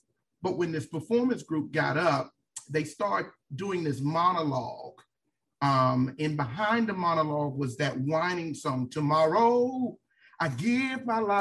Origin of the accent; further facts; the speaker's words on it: Miami, Florida, United States; I am from Miami, Florida. I grew up in a single parent home.